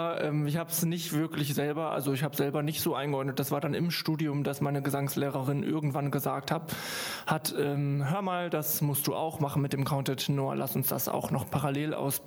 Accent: Bocholt, North Rhine-Westphalia, Germany; Als ich jünger war, so in der Pubertät, gab es so eine Musical, AG-Musical-Verein bei uns in Bocholt.

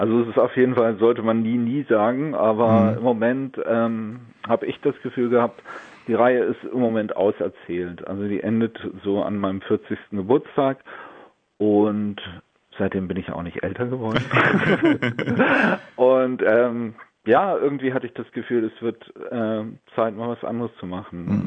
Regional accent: Northern Germany, Germany; für mich als Norddeutscher war das ganz normal

